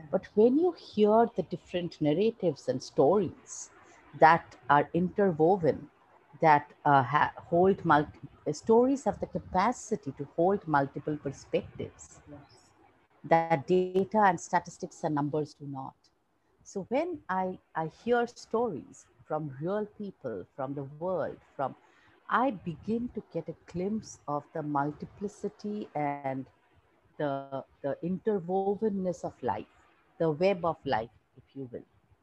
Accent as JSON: {"language": "English", "town": "Kolkata", "region": "West Bengal", "country": "India", "tie": "born or raised there", "also_born_or_lived": "Mumbai", "first_language": "English", "said": "being an Indian and being born in India. So I grew up in Calcutta, like I told you, and I shifted to Mumbai during my college years. The funny part is I grew up in post-independence India in the 70s and 80s. But I went to a school that was very, very British. So I learned English as my first language"}